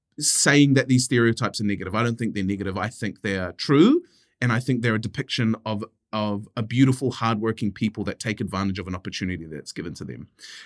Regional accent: Pakistan; That was right when 9/11 happened, and being Pakistani wasn't really much of a problem because people associate Pakistan with cricket and curry and dairy owner

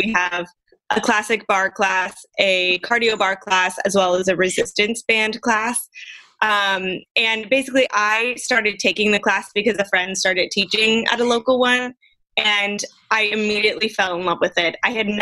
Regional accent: Danville, California, United States; also born or lived in Oakland; So I am a Bay Area native, like you said. I was born in Oakland, grew up mostly in Danville, and then stayed true to my Bay Area roots, went to Santa Clara University.

